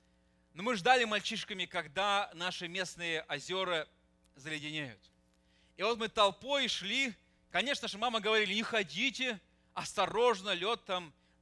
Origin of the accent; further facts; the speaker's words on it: Siberia, Russia; now in Moscow, Russia; Я вырос в Сибири. Ну, вы, наверное, уже многие знаете, что я родом из Сибири. Туда моих дедов сослали за то, что они были верующими. Так что я сибиряк по рождению.